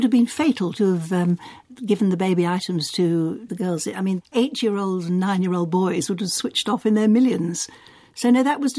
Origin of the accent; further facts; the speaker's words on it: Leicester, East Midlands, United Kingdom; when I was a child, when I was growing up in Leicester, they had a marvellous